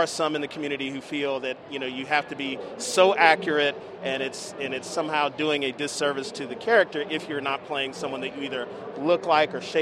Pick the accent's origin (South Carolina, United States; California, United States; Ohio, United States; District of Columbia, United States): District of Columbia, United States; Washington; I am from Washington, D.C.